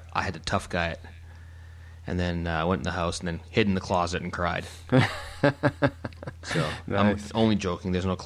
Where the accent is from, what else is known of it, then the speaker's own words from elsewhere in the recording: Canada; now in Germany; obviously we're full-time socialists being Canadian, and then also me living in Germany, I doubled down on the socialism